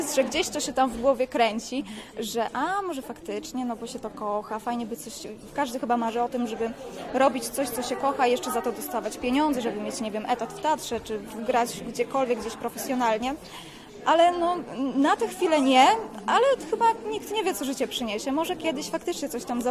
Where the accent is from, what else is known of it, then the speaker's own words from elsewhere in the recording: Przemyśl, Subcarpathian Voivodeship, Poland; No i graliśmy na zamku u nas w Przemyślu.